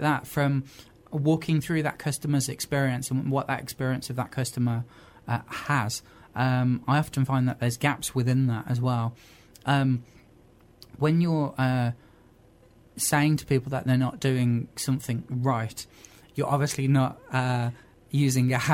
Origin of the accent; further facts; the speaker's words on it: United Kingdom; I find that we as British people are very polite about what we